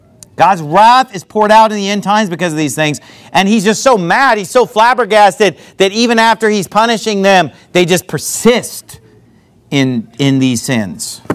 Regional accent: United States; Hey, I grew up in this wicked society. I grew up in America, and guess what?

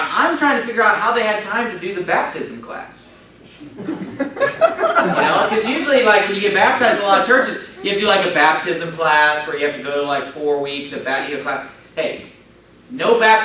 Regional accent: California, United States; you know, I'm from California, so I know about that.

